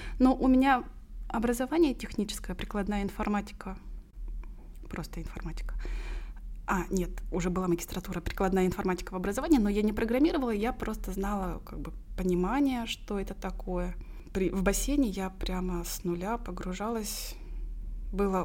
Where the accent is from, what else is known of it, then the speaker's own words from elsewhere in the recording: Kalmykia, Russia; also born or lived in Moscow; Я вернулась из Москвы к себе на родину, к родителям в Калмыкию.